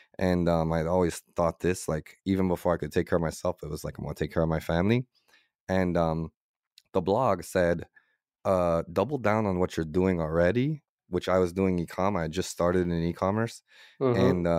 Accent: United States; I'm American, so I'm blessed in a lot of ways

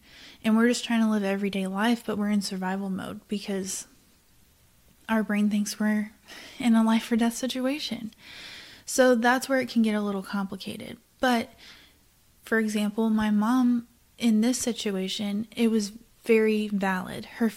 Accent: Tennessee, United States; like I'm from Tennessee, so tornadoes are more common up there.

